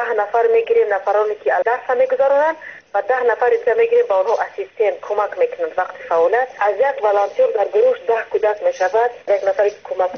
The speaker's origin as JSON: {"language": "Persian", "town": "Ishkoshim", "region": "Gorno-Badakhshan", "country": "Tajikistan", "said": "همه ما بیشتر بیرون از تاجیکستان هستیم"}